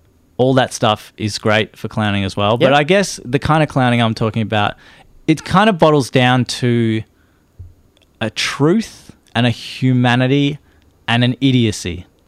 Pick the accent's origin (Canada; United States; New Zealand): New Zealand; Like, I'm from New Zealand as well.